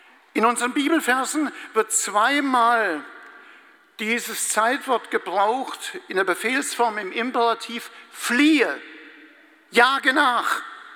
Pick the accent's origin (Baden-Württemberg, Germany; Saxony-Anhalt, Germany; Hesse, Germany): Hesse, Germany; Wir stellten fest, er wohnt im schönen Hessenland. Ich bin auch Hesse.